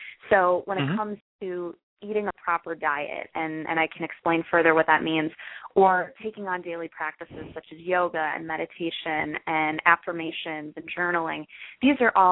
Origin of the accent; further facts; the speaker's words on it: Illinois, United States; I am from the Chicagoland area.